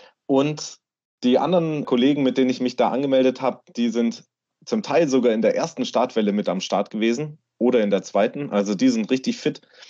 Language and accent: German; Hamburg, Germany; Bei uns in Hamburg kommt nämlich der Weihnachtsmann und nicht das Christkind.